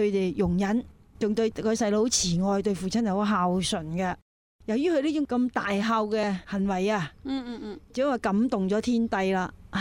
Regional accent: China; 因为我们中国人呢，正如你刚才说百行以孝为先嘛

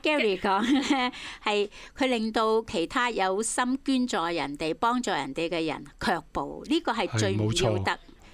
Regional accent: Hong Kong; 呢个真系丢尽我哋香港人嘅架。

